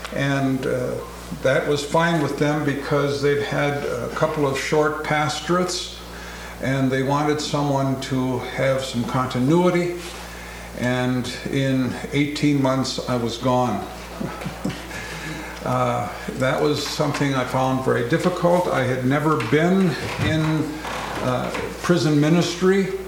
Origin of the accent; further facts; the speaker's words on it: Sioux Falls, South Dakota, United States; I'm from Sioux Falls, South Dakota